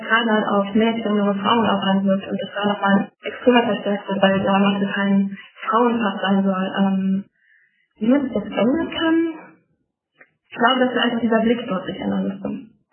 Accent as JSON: {"language": "German", "region": "Berlin", "country": "Germany", "tie": "born or raised there", "said": "Also bei uns in Berlin oder konkret in Marzahn ist die Beförderung auf jeden Fall da gewesen."}